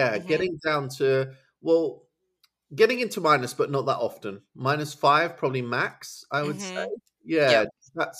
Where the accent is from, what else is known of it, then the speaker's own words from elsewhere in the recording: East of England, United Kingdom; Yeah, so I've got a house in Suffolk in my hometown, and I really garden there on a kind of awkward clay like soil.